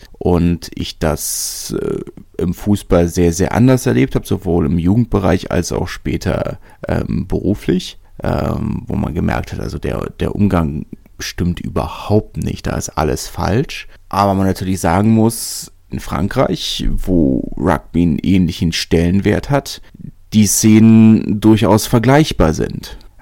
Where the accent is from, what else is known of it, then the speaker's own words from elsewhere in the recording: Berlin, Germany; Leute, die ganz anders groß geworden sind als ich, als Großstädter, als Berliner